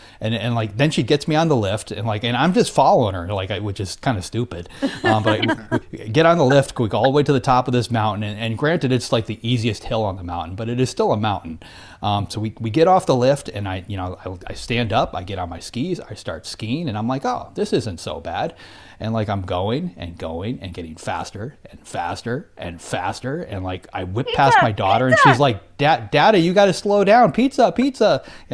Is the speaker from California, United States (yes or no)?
no; Florida, United States; I went into it, you know, like I've water skied my whole life because I grew up in Florida.